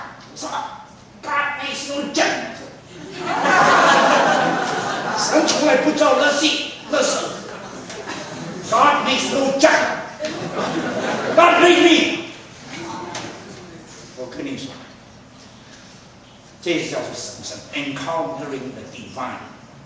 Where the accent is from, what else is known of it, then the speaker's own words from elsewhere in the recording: Fuzhou, Fujian, China; 我是福州人，所以我敢讲这个东西啊。福州人很客气，